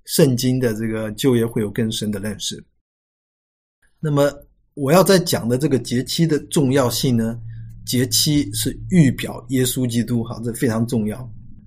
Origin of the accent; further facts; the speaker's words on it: China; 然后我们说：“我们是从中国来的。”